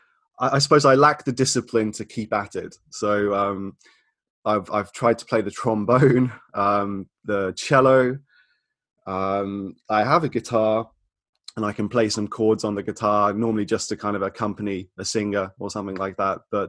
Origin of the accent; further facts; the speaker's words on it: Birmingham, West Midlands, United Kingdom; when I was growing up in Birmingham, it wasn't an easy time. I lived with my mum and my younger sister in quite a small flat on a housing estate in Birmingham.